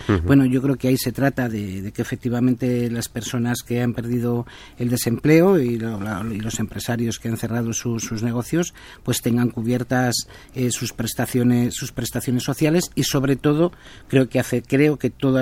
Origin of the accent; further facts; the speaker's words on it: Basque Country, Spain; estoy en Vitoria, soy de Euskadi